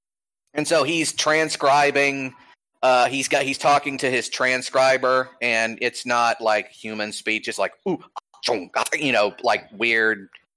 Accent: Georgia, United States; Now back to my home state of Georgia.

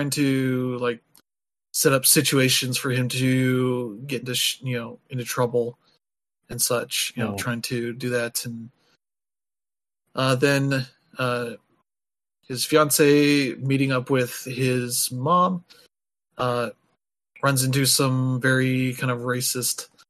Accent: United States; To which, as an American, I'm like, that happens everywhere here.

